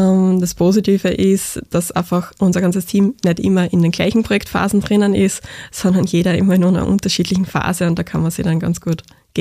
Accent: Graz, Styria, Austria; ich bin 30 Jahre alt. Ich komme aus Graz Umgebung

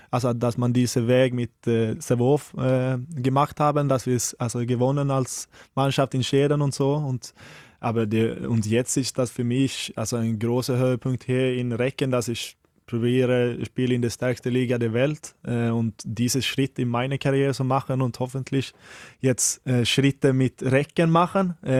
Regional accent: Sweden; German is a second language; ich bin auch Schwede

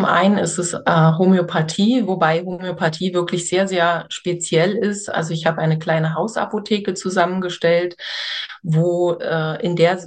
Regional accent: Berlin, Germany; born there; ich bin ja in Berlin in Friedrichshain geboren, also ein Kind des Ostens

